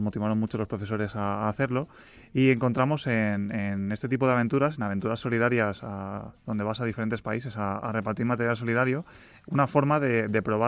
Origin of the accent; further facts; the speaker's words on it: Spain; nosotros somos los únicos españoles que la han hecho